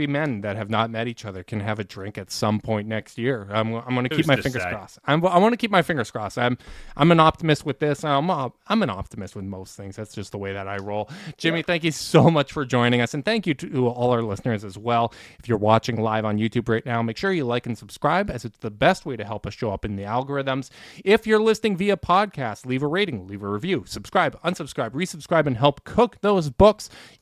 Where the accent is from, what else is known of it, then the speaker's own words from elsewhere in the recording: Canada; it hurts me as a Canadian. It truly does.